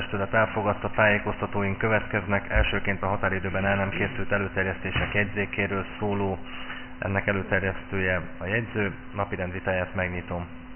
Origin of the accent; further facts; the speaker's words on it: Budapest, Hungary; Az, hogy pillanatok alatt be lehet járni a Palota negyedet, ezt mint aki ott nőttem föl